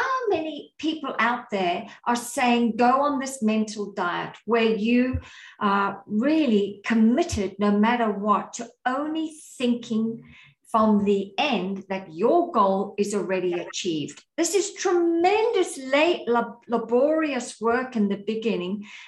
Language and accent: English; South Africa; also born or lived in Australia; now in United States; I'm originally from South Africa. I have lived most of my life in Australia. And now I'm in the US